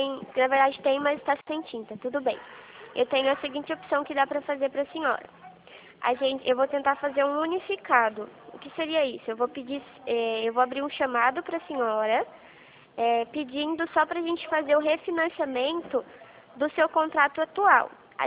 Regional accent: São Paulo, Brazil; eu sou do interior de São Paulo, eu não sou de Barreiras

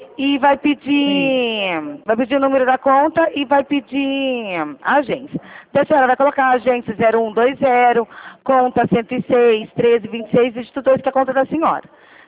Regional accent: Rio Claro, São Paulo, Brazil; Eu sou aqui de Rio Claro, São Paulo.

